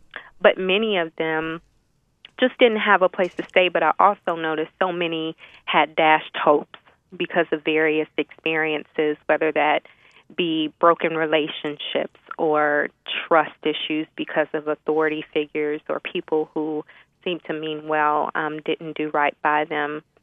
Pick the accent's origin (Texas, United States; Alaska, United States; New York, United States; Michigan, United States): Michigan, United States; Detroit; I began to feel His guiding from my hometown of Detroit after I had graduated undergrad in Nashville and went back home to Detroit